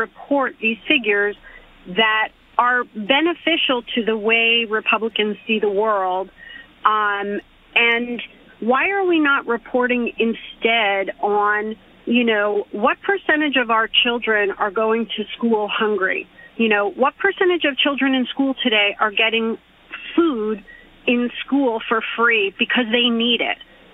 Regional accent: New York, United States; My point is, and I agree completely, as a New Yorker who votes, I'm extremely liberal

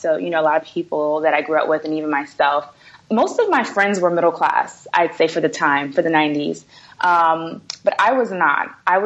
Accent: Brooklyn, New York, United States; Sure. So, you know, I'm from Brooklyn, New York.

